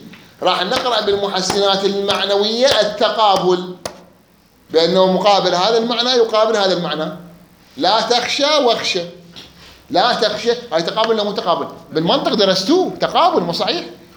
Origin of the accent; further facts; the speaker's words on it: Najaf, Najaf Governorate, Iraq; كان عندنا بالنجف ولا زال لحد الان